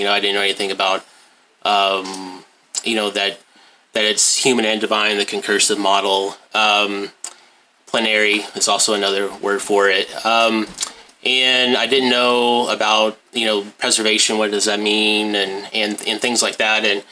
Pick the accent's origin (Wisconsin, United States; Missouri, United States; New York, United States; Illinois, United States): Missouri, United States; Mexico; I'm originally from Mexico, Missouri, and grew up there, and accepted Christ when I was 9